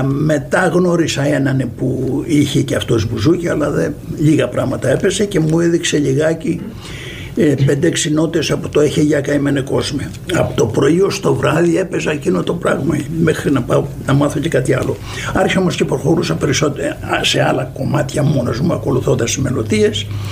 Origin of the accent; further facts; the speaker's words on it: Kalamata, Peloponnese, Greece; Είμαι ή δεν είμαι από τα Άγια Χώματα.